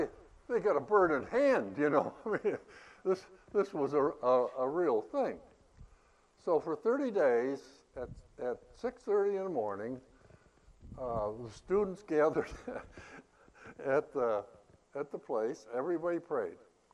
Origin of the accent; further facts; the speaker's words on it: New York, United States; And we were talking, and I was from New York, and I think he was from the South somewhere.